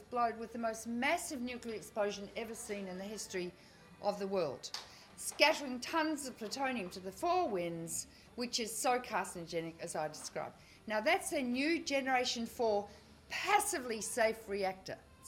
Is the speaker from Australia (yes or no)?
yes; New South Wales, Australia; I'm from New South Wales.